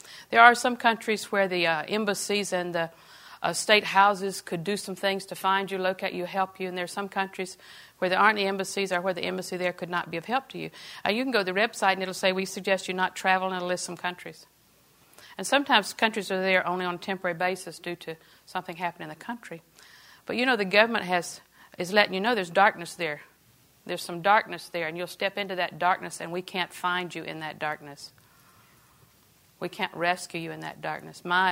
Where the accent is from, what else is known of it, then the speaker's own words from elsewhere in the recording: Auburndale, Florida, United States; When we got married, I'm from Auburndale, Wayne's from Lakeland.